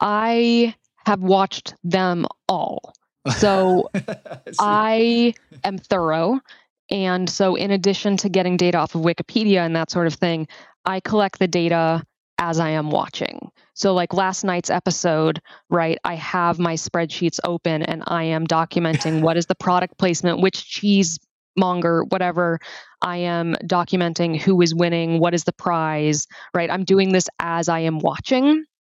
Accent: Midwest, United States; And I grew up in the Midwest. My parents are great cooks.

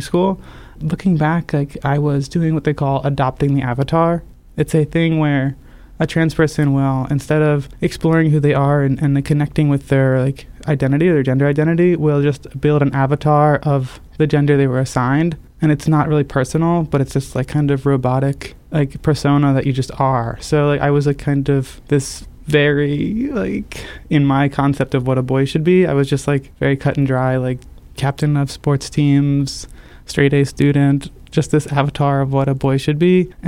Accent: Maryland, United States; I went to school in Towson, so kind of county city, but it's in the city line. But I grew up in a very rural pocket next to like a winery north of Loch Raven Reservoir.

